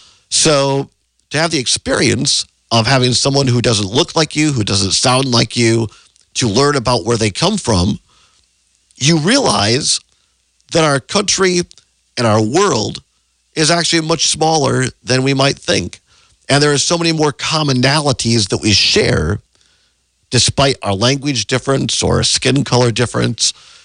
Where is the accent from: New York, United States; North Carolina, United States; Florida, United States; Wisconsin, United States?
Wisconsin, United States; Richland Center; I mean, when I grew up in Richland Center, so I graduated high school in 1988.